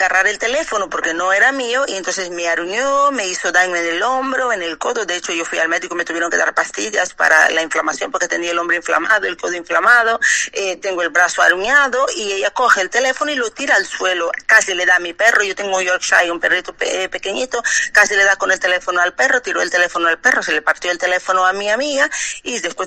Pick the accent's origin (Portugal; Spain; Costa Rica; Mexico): Portugal; Lisbon; also born or lived in Angola; Yo nací en Angola, he crecido en Lisboa, tengo doble nacionalidad, porque mi familia, la mitad son portugueses, la mitad son angolanos, y mi familia, todo el mundo tiene doble nacionalidad.